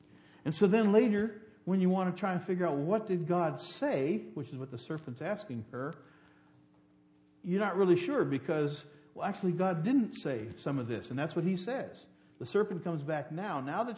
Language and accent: English; West Virginia, United States; Then later, I grew up in West Virginia. And in West Virginia, in the church I grew up in, people thought you couldn't eat or drink inside the church building.